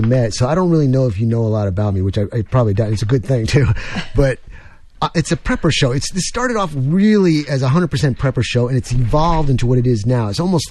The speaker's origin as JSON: {"language": "English", "region": "New York", "country": "United States", "said": "Yeah, I know. I'm from New York originally."}